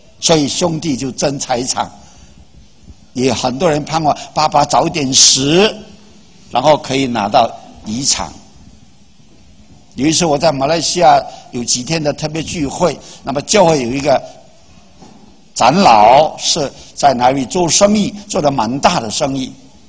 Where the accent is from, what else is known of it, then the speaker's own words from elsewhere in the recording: China; 我们中国人最讲究道德